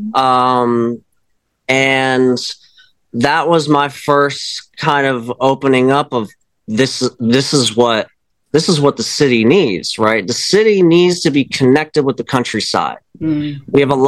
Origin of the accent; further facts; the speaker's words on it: New Jersey, United States; I grew up partly in New Jersey